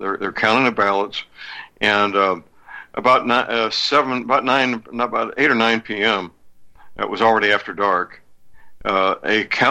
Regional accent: Missouri, United States; don't bring those California socialist attitudes with them when they immigrate to my home state, Missouri, or some other place.

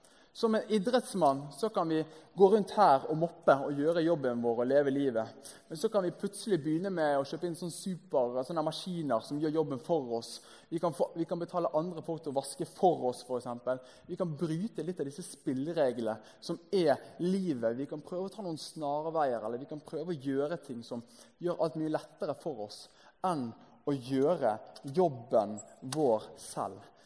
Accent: Bergen, Vestland, Norway; så har vi masse sånn inne i skapet hjemme i Bergen

